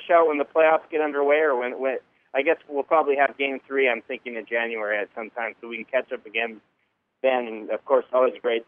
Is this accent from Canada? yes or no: yes; Canada; I'm a Canadian